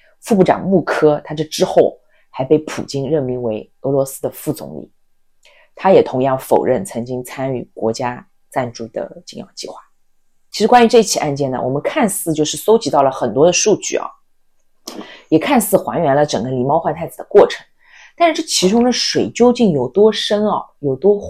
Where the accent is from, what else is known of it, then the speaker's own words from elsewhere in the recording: China; 比如说我们是作为中国人，你看到中国队入场的时候，那个是你最骄傲的时刻